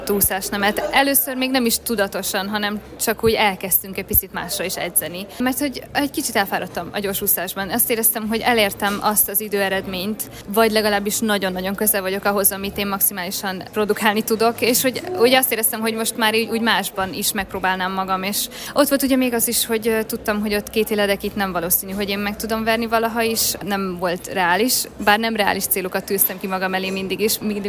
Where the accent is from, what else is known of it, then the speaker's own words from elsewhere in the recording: Debrecen, Hajdú-Bihar, Hungary; born there; hiszen én ott születtem Debrecenben, ott volt az egész családom